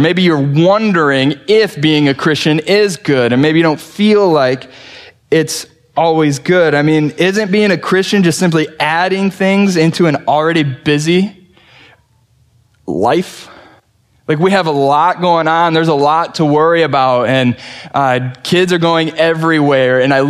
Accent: Wayland, Michigan, United States; we've taken our kids to our house, or the house that I grew up in Wayland.

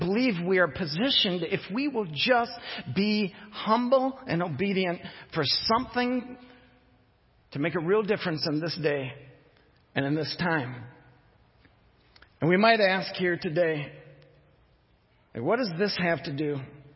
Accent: Jenison, Michigan, United States; And mind you, I grew up in Jenison.

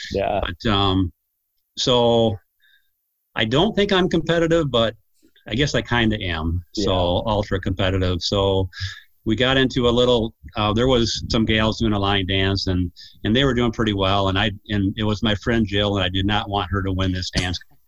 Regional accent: Jenison, Michigan, United States; I grew up in Jenison. When Nancy and I got married, we lived in Jenison, and I now live in Georgetown. Well, actually it's a Granville address.

